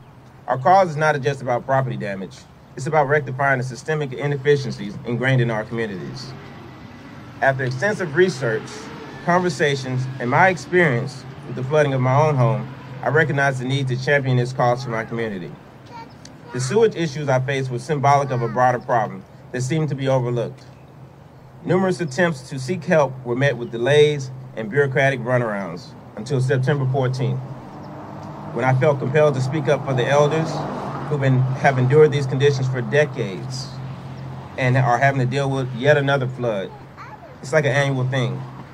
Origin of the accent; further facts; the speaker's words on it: Atlanta, Georgia, United States; Having been born and raised in Southwest Atlanta and educated in Northwest Atlanta, I have long observed the stark disparities between the two areas.